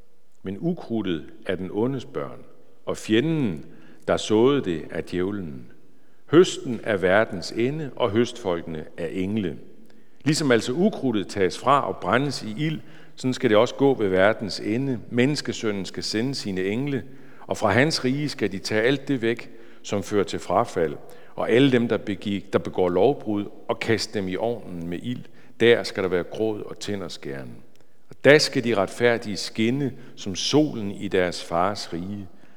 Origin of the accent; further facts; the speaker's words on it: Hirtshals, North Denmark Region, Denmark; jeg voksede op i Hirtshals Missionshus.